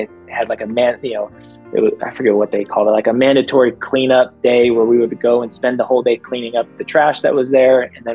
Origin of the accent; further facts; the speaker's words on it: Chicago, Illinois, United States; I grew up in the Midwest in Chicago area, so definitely was outside a lot, and especially a lot of fishing.